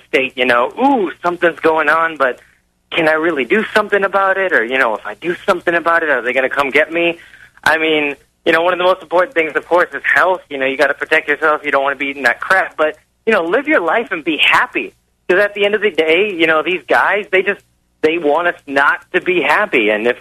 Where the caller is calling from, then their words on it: Wisconsin, United States; I'm calling from Wisconsin